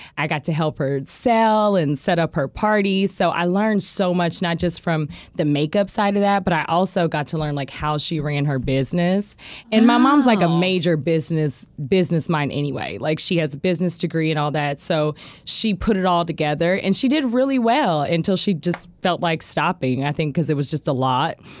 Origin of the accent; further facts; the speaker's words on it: Broken Arrow, Oklahoma, United States; also born or lived in Tulsa; My family's from Muskogee, Oklahoma. And but, you know, I grew up in Broken Arrow. I grew up in Tulsa, so it's a little more fast paced, I guess you could say, for Oklahoma.